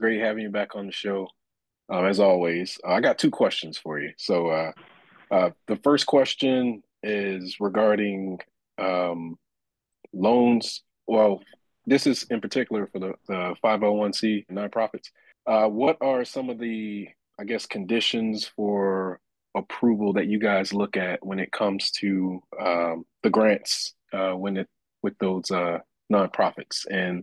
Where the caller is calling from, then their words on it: Rockledge, Florida, United States; I'm calling from Rockledge, Florida.